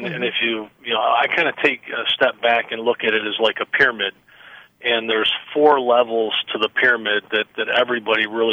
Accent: Detroit, Michigan, United States; You mentioned … from my hometown of Detroit.

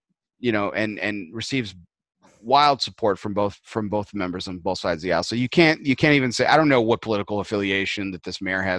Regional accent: El Paso, Texas, United States; Fabens, Texas, which is a small town outside my hometown of El Paso, Texas, which is a blink and you'll miss it town.

